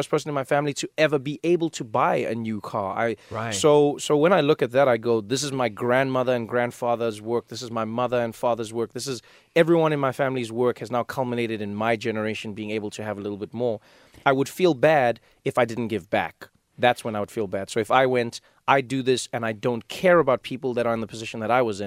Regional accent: South Africa; now in United States; I'm a South African in the world.

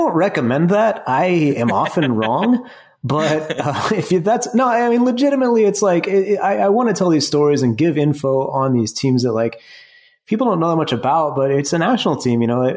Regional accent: United States; You know, I am American. I'm from the U.S.

